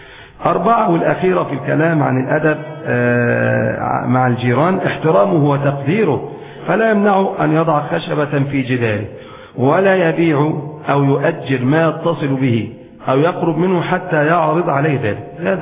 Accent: Egypt; المذاب اللي هو عندنا في مصر اسمه المزراب

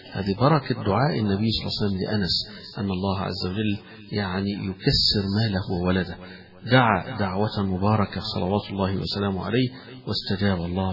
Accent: Egypt; عندنا نحن كمصريين

